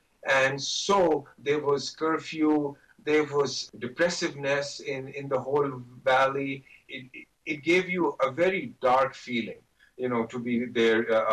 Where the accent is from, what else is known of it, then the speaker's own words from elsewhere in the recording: Pakistan; When I was growing up in Pakistan in the 60s and in the 70s, that was the place where most of the elite of Pakistan used to go at that time.